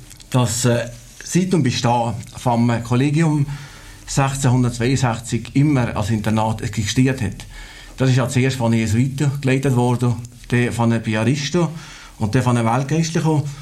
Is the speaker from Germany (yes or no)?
no; Unterbäch, Valais, Switzerland; Ja, ich bin in Unterbech geboren, aufgewachsen mit 2 Schwestern.